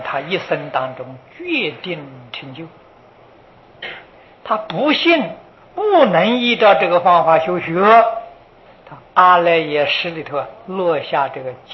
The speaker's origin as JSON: {"language": "Chinese", "country": "China", "said": "我们中国人大陆上就有12亿"}